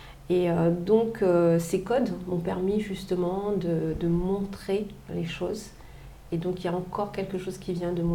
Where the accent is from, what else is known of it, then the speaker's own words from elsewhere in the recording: Réunion, France; des choses qui pour moi ont du sens en tant que réunionnaise